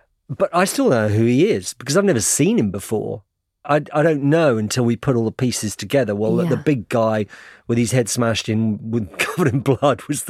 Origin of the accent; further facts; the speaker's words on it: United Kingdom; And I need people here to know that I'm a British journalist because someone is going to look for me one day.